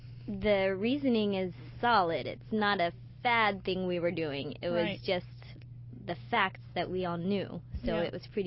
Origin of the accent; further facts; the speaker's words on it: Louisiana, United States; since I grew up in Louisiana and they put animal products